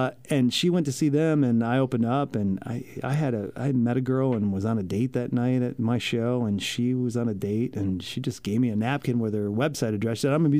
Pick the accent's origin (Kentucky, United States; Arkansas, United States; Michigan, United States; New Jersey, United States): Michigan, United States; Grand Rapids; the friends that I'd had when I grew up in Grand Rapids, which is why I gave up the place in California.